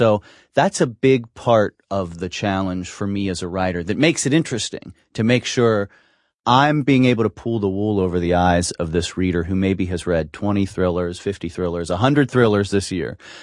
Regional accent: Cincinnati, Ohio, United States; It's weird because I grew up here in Cincinnati, so and in Westwood, so I felt like my growing up was urban.

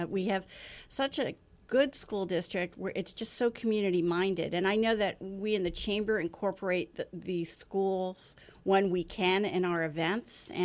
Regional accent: Bethlehem, Pennsylvania, United States; So I'm born and raised in Bethlehem and just turned 60, so I've been here quite a while.

